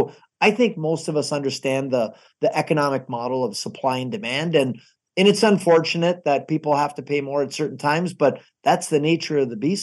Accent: Niagara Falls, Ontario, Canada; I remember when I was in university, people would say, oh, where are you from? And I'd say Niagara Falls, and they'd snicker a little bit.

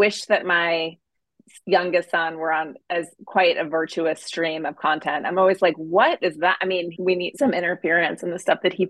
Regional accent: Montana, United States; I grew up in Montana and similarly like out in the woods, and we had a lot of books

